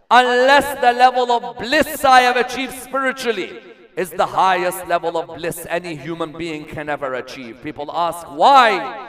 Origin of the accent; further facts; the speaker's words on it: Najaf, Najaf Governorate, Iraq; For example, if you ask me, where am I from? I'll say, Iraq. Say, which part of Iraq? I say, I'm from Najaf. Not Baghdad?